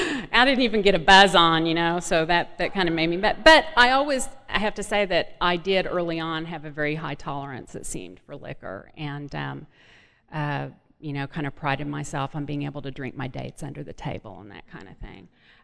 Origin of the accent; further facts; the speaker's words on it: Oklahoma City, Oklahoma, United States; I grew up in Oklahoma and in a very kind of what I would consider average middle-class family. We lived in the suburbs in Oklahoma City.